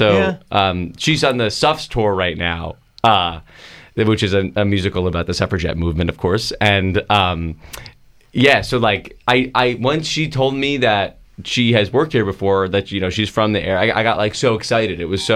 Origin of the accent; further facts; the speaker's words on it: Cranford, New Jersey, United States; I'm from New Jersey, a little town called Cranford